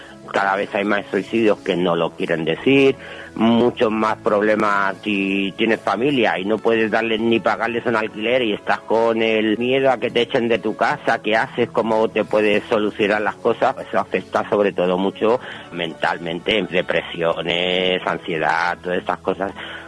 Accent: Madrid, Community of Madrid, Spain; Yo soy de Carabanchel.

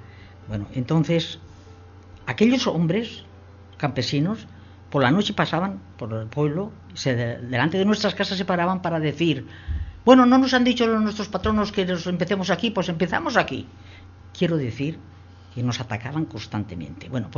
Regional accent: La Peraleja, Castilla-La Mancha, Spain; Mi pueblo fue una cosa muy específica, algo que no se da con mucha facilidad. Y es

